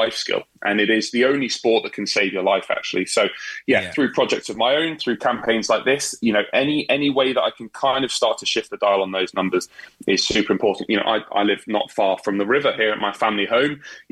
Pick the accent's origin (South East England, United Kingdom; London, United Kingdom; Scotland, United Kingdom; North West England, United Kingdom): South East England, United Kingdom; Maidenhead; I've got a leisure centre here in my hometown in Maidenhead